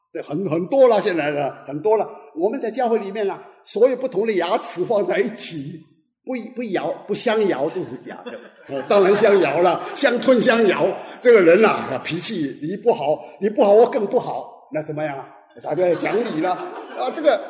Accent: Fujian, China; 你看，我是福建人

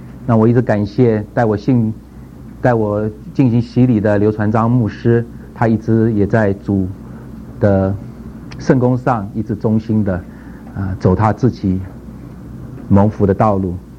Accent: Taiwan; 我是吃台湾的奶水长大的，我到底是优先服侍中国人还是优先服侍台湾人？

